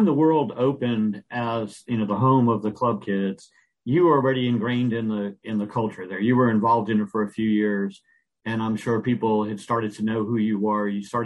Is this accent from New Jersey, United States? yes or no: yes; New Jersey, United States; And I grew up in New Jersey, just across from New York. I was about 20 minutes away by train.